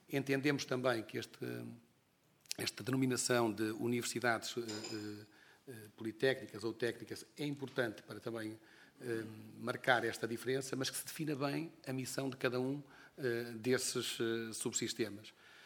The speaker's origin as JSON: {"language": "Portuguese", "region": "Viseu", "country": "Portugal", "said": "sou de Viseu"}